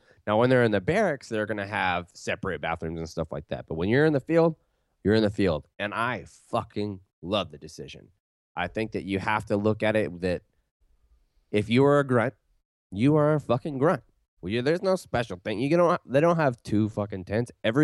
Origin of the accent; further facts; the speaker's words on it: United States; I was like, "I'm walking because I'm an American."